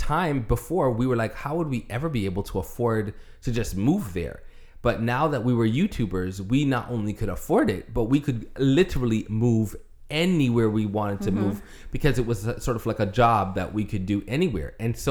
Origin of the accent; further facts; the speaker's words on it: Toronto, Ontario, Canada; Yeah, because like Rita said, my hometown is Toronto, her hometown is LA.